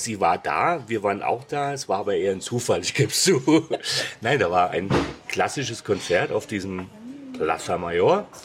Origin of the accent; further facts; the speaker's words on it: Hesse, Germany; born there; ich bin gebürtiger Hesse, es gibt kein R in der Sprache bei uns.